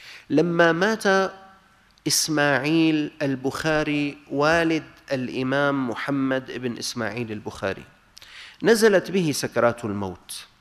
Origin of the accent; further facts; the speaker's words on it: Damascus, Damascus Governorate, Syria; عندنا في دمشق الشام عندنا منطقة كاملة اسمها العفيف